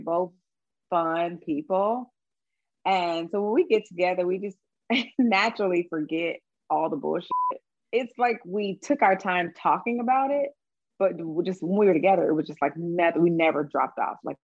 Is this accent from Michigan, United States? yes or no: no; Atlanta, Georgia, United States; My family's all in Atlanta. We're from Atlanta, born, raised here. Even my great grandparents are from Atlanta.